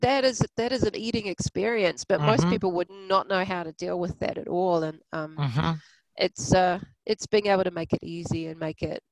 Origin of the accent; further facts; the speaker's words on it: New Zealand; accent: New Zealand; And it's in my New Zealand accent, so you'll be fluent by the end of it.